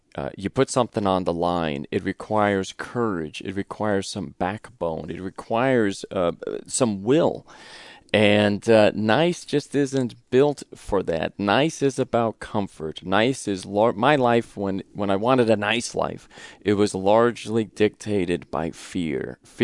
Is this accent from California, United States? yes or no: yes; Reseda, California, United States; as a kid, a troubled kid in Southern California, I grew up in Reseda, California in the 70s.